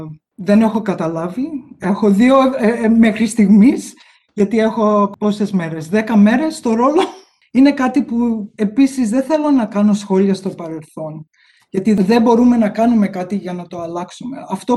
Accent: Melbourne, Victoria, Australia; παρόλο που γεννήθηκα και μεγάλωσα στη Μελβούνη, η οικογένειά μου είναι από τη Θεσσαλονίκη. Οι γονείς μου μεγαλώσαν στη Νέα Ρεδεστό. Και οι παππούδες μου ήταν από τα Βασιλικά και οι δύο γιαγιάδες μου ήταν από τη Σμύρνη.

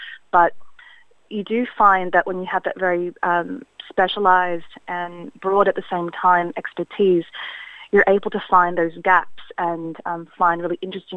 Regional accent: Sydney, New South Wales, Australia; my father is from England in a small town called Tiverton. I was born in Australia, grew up in Western Sydney

